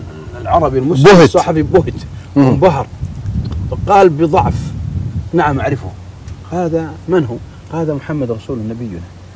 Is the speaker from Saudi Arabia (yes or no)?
yes; Al-Qassim, Saudi Arabia; عاد على قول واحد عندنا في القصيم